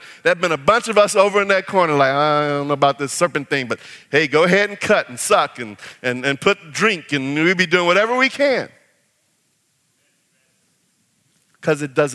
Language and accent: English; the South, United States; where I grew up in the South, Southern folks had some little things that they said.